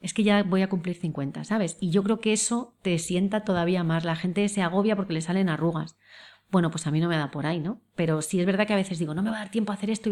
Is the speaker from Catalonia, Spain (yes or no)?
no; Madrid, Community of Madrid, Spain; also born or lived in Villalba; Yo que soy de Madrid, mis padres son de Madrid, mis abuelos eran de Madrid.